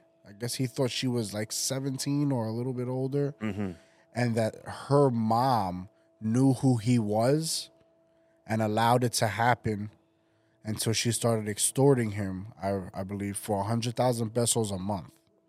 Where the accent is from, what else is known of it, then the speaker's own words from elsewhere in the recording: Dominican Republic; Yeah, I've heard it in my family's back home in DR.